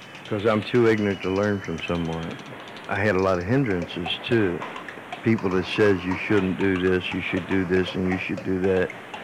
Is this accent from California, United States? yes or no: no; Cincinnati, Ohio, United States; I'm from Cincinnati, Ohio, and I've spent most of my life with the set of spoons in my hand.